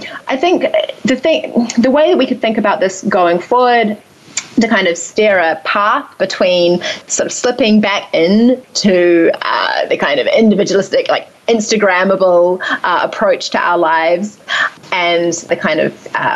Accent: New Zealand; now in Australia; I'm from New Zealand

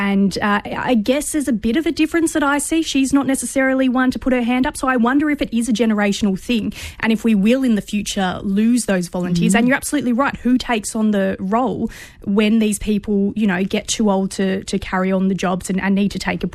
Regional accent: Melbourne, Victoria, Australia; Growing up in Melbourne, I did have some friends that played in baseball leagues

